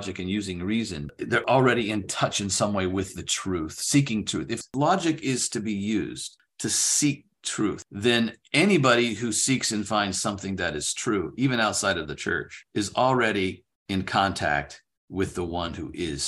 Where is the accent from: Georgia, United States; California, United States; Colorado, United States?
California, United States; born there; also born or lived in Asia; now in Pennsylvania, United States; I was born in California. I grew up in a military family, spent about 11 years overseas before I was 17 in Asia.